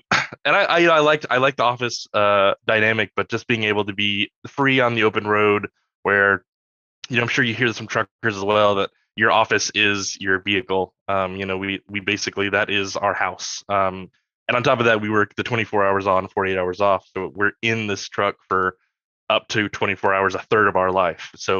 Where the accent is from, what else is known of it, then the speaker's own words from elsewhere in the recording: Chattanooga, Tennessee, United States; there was a big tornado that came through my hometown of Chattanooga, Tennessee.